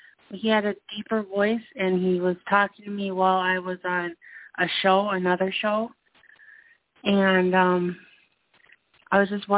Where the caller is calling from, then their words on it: Minnesota, United States; calling from Minnesota.